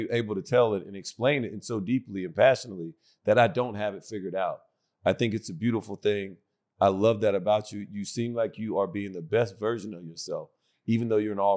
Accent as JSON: {"language": "English", "region": "Alabama", "country": "United States", "said": "So, I'm from Alabama."}